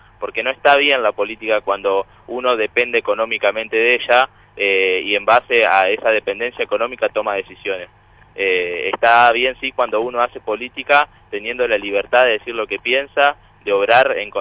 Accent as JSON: {"language": "Spanish", "town": "Concepción del Uruguay", "region": "Entre Ríos", "country": "Argentina", "said": "Muchos de nosotros venimos de la JPVIT, un poco de Concepción de Uruguay, que es lo que nos toca. Muchos de nosotros venimos de hogares no muy pudientes"}